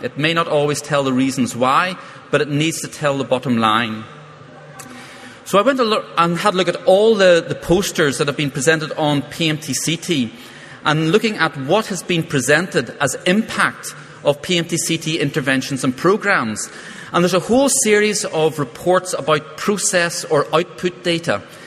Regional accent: Ireland; you'll have realized by now that I'm not South African. My Irish roots are probably giving way

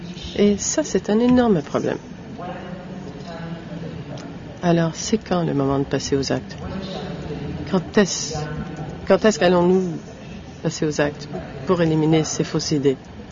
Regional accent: Uganda; Moi, je viens de l'Ouganda, où je suis cofondateur de Ugandan Positive, séropositif de l'Ouganda.

